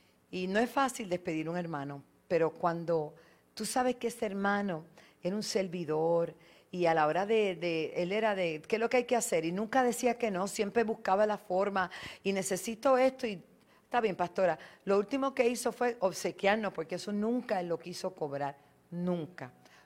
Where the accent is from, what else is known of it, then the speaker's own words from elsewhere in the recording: Toa Alta, Puerto Rico; así que soy de Toalta y soy de Bayamón. Y soy de Puerto Rico